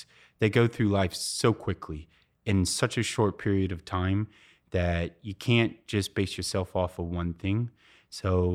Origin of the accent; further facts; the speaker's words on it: South Carolina, United States; now in Fort Wayne, United States; I'm from South Carolina.